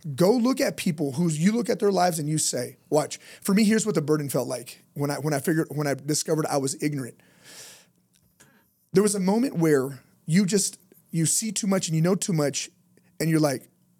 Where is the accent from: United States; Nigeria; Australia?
United States; Los Angeles, California; Bro, I was from East LA, bro.